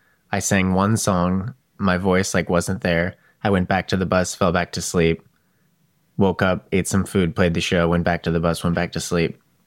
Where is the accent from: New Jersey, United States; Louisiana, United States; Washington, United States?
New Jersey, United States; Yeah, it was like I grew up in New Jersey.